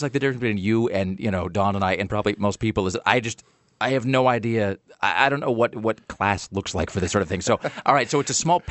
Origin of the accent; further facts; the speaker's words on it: Kennewick, Washington, United States; I grew up in Kennewick, which is right in the shadow of the Hanford nuclear facility